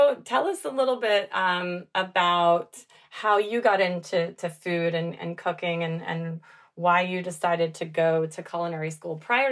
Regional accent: Dallas, Texas, United States; I grew up in Dallas, so a lot of similarity there too in terms of the type of food that I was getting served and helping to cook.

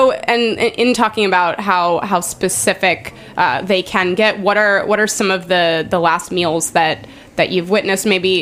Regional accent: Arizona, United States; And I don't even think I ever saw that growing up in Arizona.

